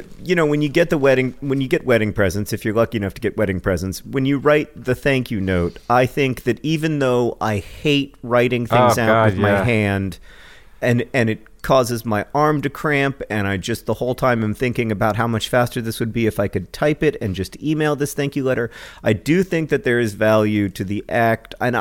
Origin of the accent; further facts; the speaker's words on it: Indiana, United States; the definition of Indiana, my home state, according to Google